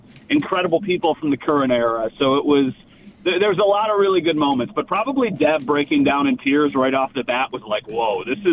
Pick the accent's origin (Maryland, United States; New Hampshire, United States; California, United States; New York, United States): New York, United States; As you know, somebody who, I'm from Western New York, so to hear the stories about Marv Levy and know the legend of Marv Levy